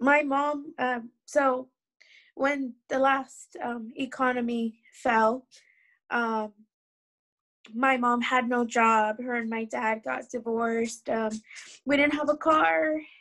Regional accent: Chino, California, United States; I'm from Chino, California.

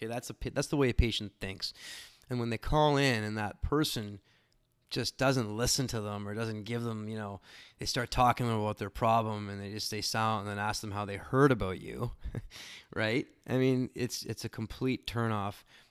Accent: Canada; being a Canadian

